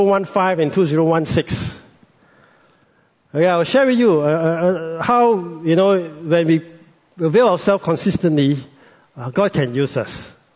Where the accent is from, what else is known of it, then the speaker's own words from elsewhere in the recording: Malaysia; I'm a Malaysian